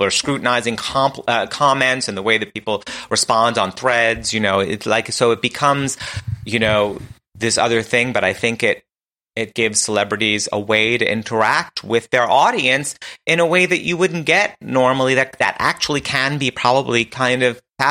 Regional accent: Queens, New York, United States; You know, I'm from Queens.

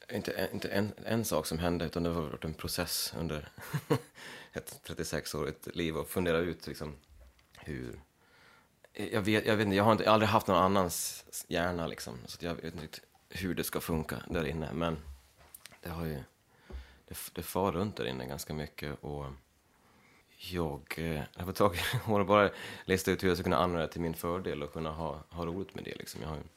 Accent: Leksand, Dalarna County, Sweden; Jag är ju från Leksand som är 30 minuter härifrån ungefär. Men jag hamnade i den här kommunen nu istället.

